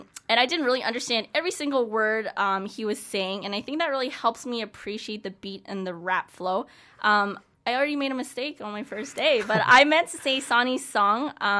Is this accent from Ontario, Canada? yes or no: yes; Ontario, Canada; I'm a second generation Korean, so I was born and raised in Ontario, so holla to all my GTA homies.